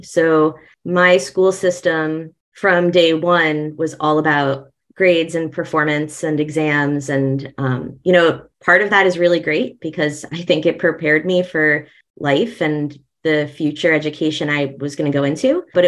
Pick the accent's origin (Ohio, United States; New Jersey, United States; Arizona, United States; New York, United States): New Jersey, United States; I grew up in New Jersey too, although I focus my attention now on global work.